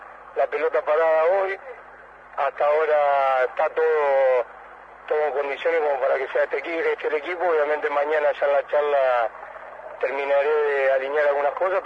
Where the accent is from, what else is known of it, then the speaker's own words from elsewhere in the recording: Rosario, Santa Fe, Argentina; si yo fuese un técnico que soy afuera de Rosario, tal vez podría estar más atraído de todo lo que pasa en la ciudad, pero al ser de la ciudad es muy difícil atraerse.